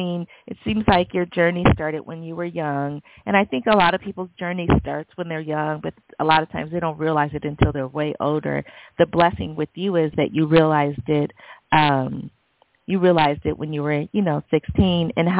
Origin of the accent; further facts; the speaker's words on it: California, United States; And, of course, I'm from the Bay Area